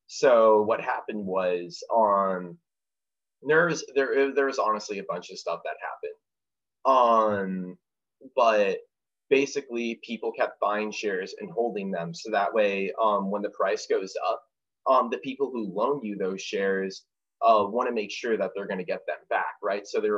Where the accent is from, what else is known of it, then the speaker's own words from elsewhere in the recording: Clearwater, Florida, United States; I'm from Clearwater Beach, so I like grew up on surfing and doing all those things that like people who grew up in those places do.